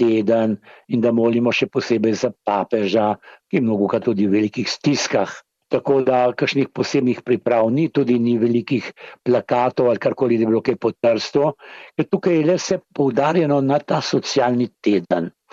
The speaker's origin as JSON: {"language": "Slovenian", "town": "Trieste", "region": "Friuli-Venezia Giulia", "country": "Italy", "said": "ker mi smo tukaj Slovenci, so avtohtoni prebivalci, prav tako dolgo kot italijanski"}